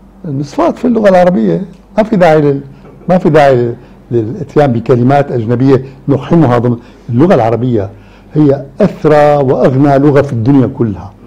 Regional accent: Damascus, Damascus Governorate, Syria; عندنا في دمشق كان في علماء كبار في اللغة العربية وهم أطباء كبار

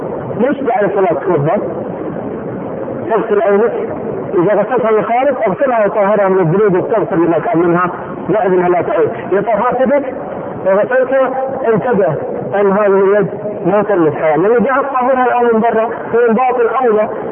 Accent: Saudi Arabia; من اطرف الاسر عندنا في السعودية

